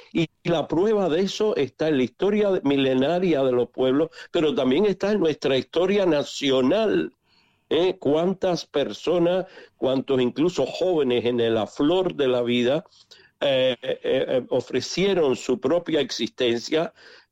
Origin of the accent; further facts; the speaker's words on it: Cuba; porque soy cubano, he vivido en este tiempo y dentro de Cuba.